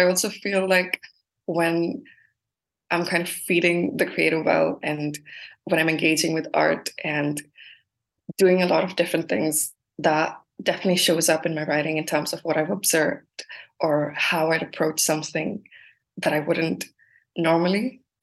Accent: Saudi Arabia; also born or lived in India; now in United Kingdom; I'd moved around. I grew up in Saudi Arabia, then lived in India for 2 years before then moving to England.

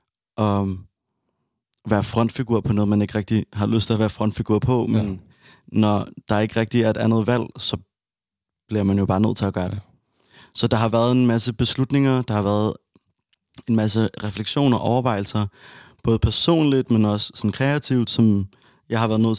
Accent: Odense, Region of Southern Denmark, Denmark; now in Copenhagen, Denmark; Jeg kommer fra Odense.

